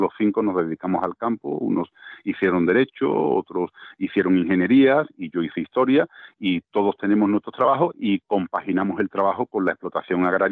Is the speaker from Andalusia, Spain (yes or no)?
yes; Carmona, Andalusia, Spain; soy natural de Carmona y, bueno, nací rodeado de piedras